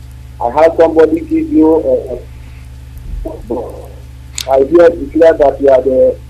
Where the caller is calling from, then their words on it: Malaysia; Yes, I'm calling from Malaysia.